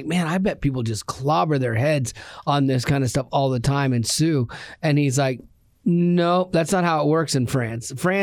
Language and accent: English; Florida, United States; moved away; Christmas never felt like Christmas as a kid growing up in Florida because you'd watch all these Christmas movies and everyone's got snow and you're like, it's 78 outside today.